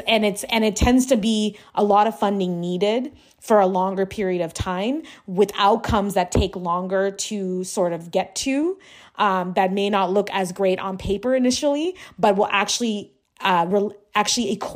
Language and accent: English; Sri Lanka; and I'm originally from Sri Lanka